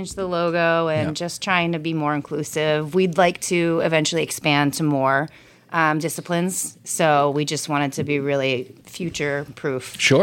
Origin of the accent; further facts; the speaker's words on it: Turner, United States; I grew up in Turner. I raced in Tripp and Lovett, and then I went to college at Syracuse University and raced there.